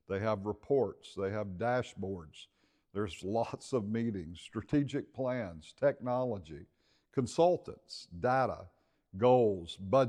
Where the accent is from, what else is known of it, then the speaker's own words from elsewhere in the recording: Louisiana, United States; I'm originally from Louisiana, from a very small, low-income town.